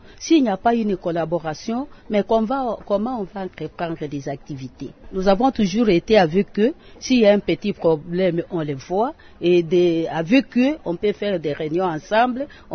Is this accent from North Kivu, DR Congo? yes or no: no; Kasaï, DR Congo; Je viens de la province de Kasaï 2.